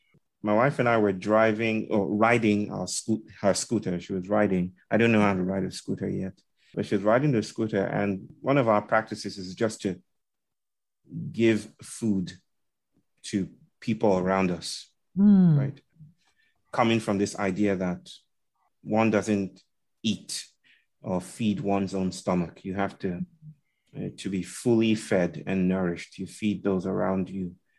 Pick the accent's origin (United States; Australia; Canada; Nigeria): Nigeria; now in India; as a Nigerian living in India. And I've lived in this country for 7 years now.